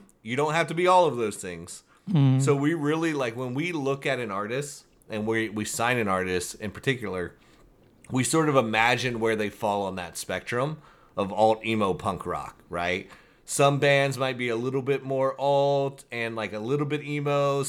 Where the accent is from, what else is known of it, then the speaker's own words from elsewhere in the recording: Kentucky, United States; You know I'm from Kentucky, right? That's the only thing. It's the bluegrass state.